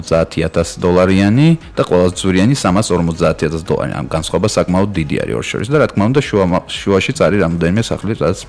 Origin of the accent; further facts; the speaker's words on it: United States; now in Georgia; მე გავიზარდე ამერიკაში, სკოლა, უნივერსიტეტი დავამთავრე ამერიკაში, განათლებით ფინანსისტი ვარ და სულ რაღაც 2 წელზე ცოტა მეტი რაც დავბრუნდი საქართველოში